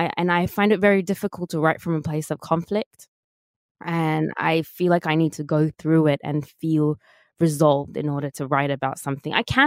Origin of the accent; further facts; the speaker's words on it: Sydney, New South Wales, Australia; So like, obviously I moved very, very young and I grew up in Sydney, Western Sydney.